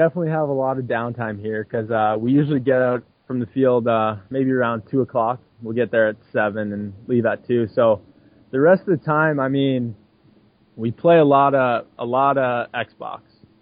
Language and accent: English; Canada; I think just being a Canadian, I have a more natural feel for the game than most Americans.